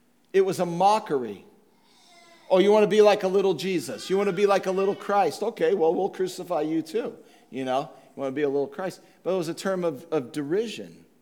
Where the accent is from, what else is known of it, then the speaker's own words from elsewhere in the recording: Midwest, United States; This is a very Midwestern thing. I grew up in the Midwest. This is a very Midwestern thing.